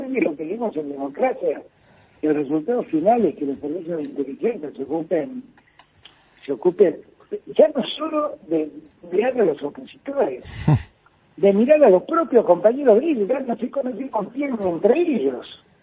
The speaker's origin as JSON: {"language": "Spanish", "country": "Argentina", "said": "me pregunto qué aprendimos como argentinos, qué aprendimos"}